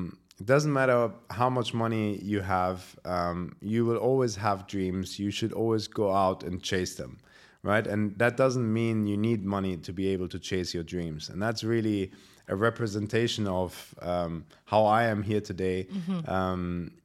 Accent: Germany; moved away as an adult; also born or lived in United Kingdom; I grew up in Germany. I'm half German, half Syrian. I did my studies there. And then once I finished my A-levels, I moved to the UK.

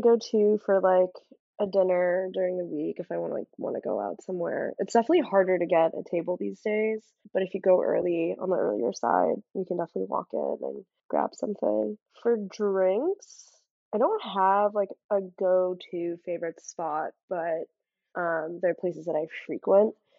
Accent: New York, United States; Born and raised in New York, I grew up in Queens. I went to high school in Manhattan and then went undergrad across the country in California and moved back.

